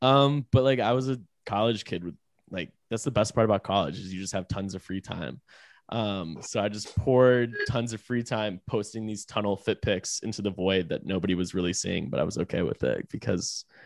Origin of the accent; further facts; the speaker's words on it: Raleigh, North Carolina, United States; Like, I'm from Raleigh. Like, I'd say Raleigh is not really like a fashion capital of the country.